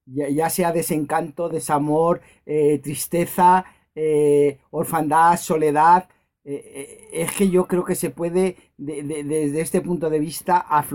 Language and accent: Spanish; Aranjuez, Community of Madrid, Spain; soy de un sitio que indiscutiblemente nos arrastra la poesía. Yo soy de Aranjuez.